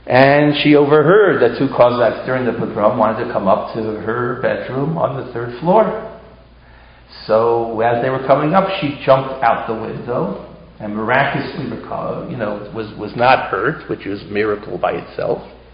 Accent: Washington, District of Columbia, United States; born there; I'm a born-bred Yankee. I was born in Washington, D.C., you know.

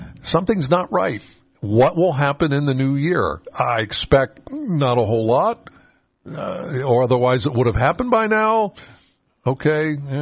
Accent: Penns Valley, Pennsylvania, United States; Okay, I'm not a borough resident. I'm from Penns Valley.

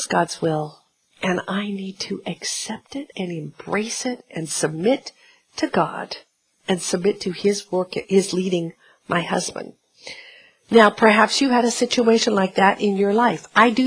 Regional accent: Portland, Oregon, United States; And I grew up in Portland, Oregon, and I love Portland, Oregon.

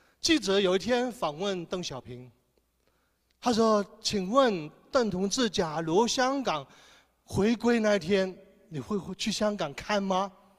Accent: China; 我们中国人呢，我们也很怕啊

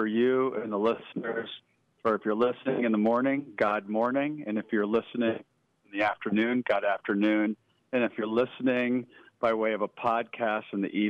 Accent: Sioux Falls, South Dakota, United States; by way of growing up in Sioux Falls, South Dakota. I graduated from O'Gorman High School in 1989

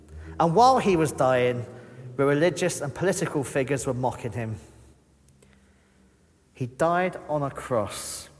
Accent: Isle of Sheppey, South East England, United Kingdom; I grew up on the Isle of Sheppey, and we used to do marches.

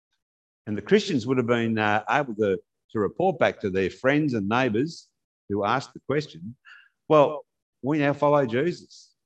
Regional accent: Australia; Mid-60s, when I were a boy, when I was growing up in Australia

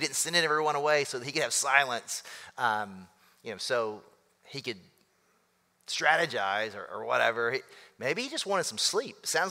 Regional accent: the South, United States; I'm from the South, so we would call this a butt whooping.

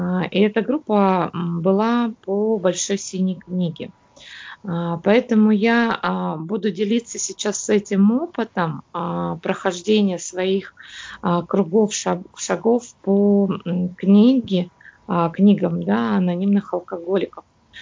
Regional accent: Kemerovo Oblast, Russia; я с Кузбасса.

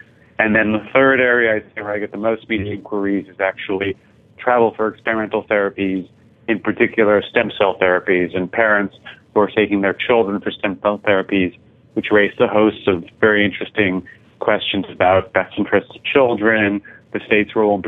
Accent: Canada; I'm originally from Canada.

